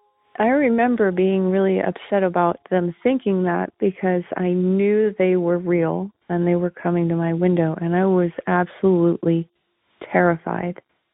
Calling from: Oregon, United States; I'm from Oregon.

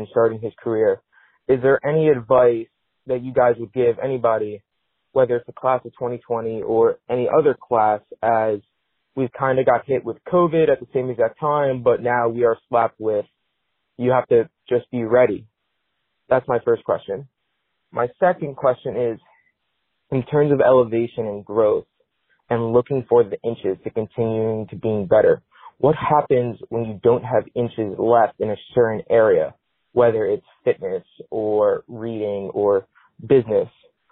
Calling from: Scotch Plains, New Jersey, United States; I'm calling from Scotch Plains, New Jersey.

